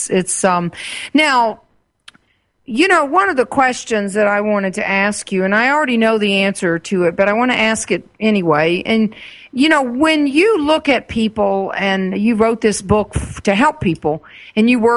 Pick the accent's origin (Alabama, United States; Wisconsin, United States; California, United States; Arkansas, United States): Arkansas, United States; When I was growing up in Arkansas, I would look up at the stars